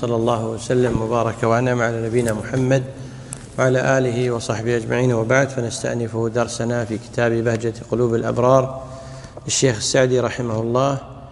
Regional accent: Kuwait; وعندنا بالكويت

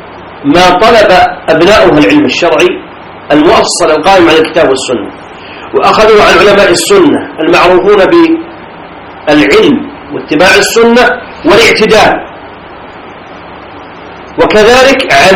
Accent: Najd, Saudi Arabia; وقد ظهر الشرك في توحيد العبادة حتى عندنا في نجد

